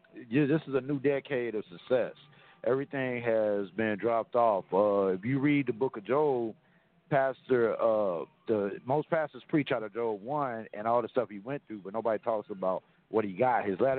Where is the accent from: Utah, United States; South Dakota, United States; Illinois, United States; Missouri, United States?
Missouri, United States; St. Louis; born there; now in Las Vegas, United States; I've lived in 40 out of 50 states. I was born in St. Louis, but I'm out of Las Vegas.